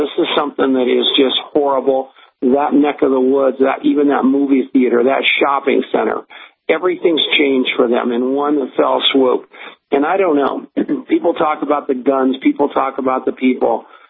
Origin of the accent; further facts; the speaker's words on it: Colorado, United States; I just want to talk about what's going on here in my home state of Colorado.